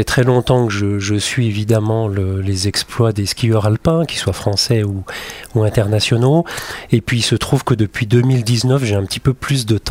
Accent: Montagny, Auvergne-Rhône-Alpes, France; je suis né à Moutier, originaire d'un petit village qui est Montagny, qui se trouve en face des studios de Radio Courchevel.

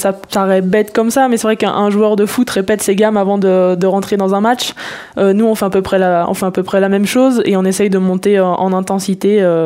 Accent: Courchevel, Auvergne-Rhône-Alpes, France; je suis de Courchevel, donc je l'étais quand même

